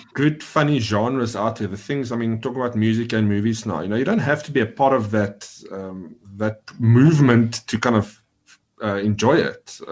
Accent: East London, Eastern Cape, South Africa; I'm from the Eastern Cape, and Boots are big there too

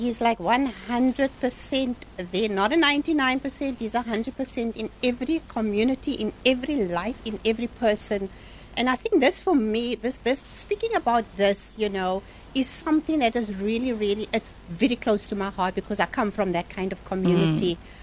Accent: Western Cape, South Africa; I was born and raised on the Cape Flats.

